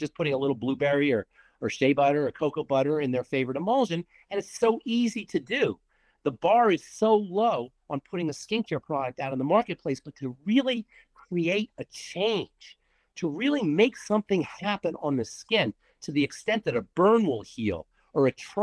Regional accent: New York, United States; now in Colorado, United States; And then I grew up in New York and then I moved to Colorado. I went to school in Colorado and I just stayed there.

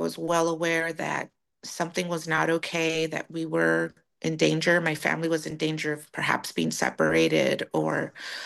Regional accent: Dos Palos, California, United States; born there; I was born in Dos Palos here in the Central Valley.

